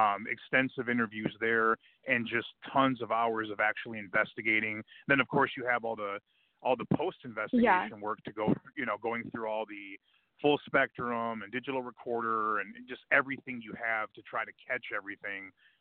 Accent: Midwest, United States; because I, you know, I'm from the Midwest. I speak their language

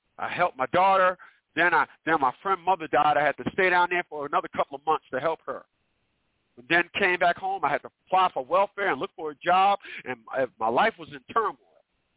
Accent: Newark, New Jersey, United States; Now, I'm from Newark, New Jersey. If you're not from Newark, New Jersey, I'm not talking to you.

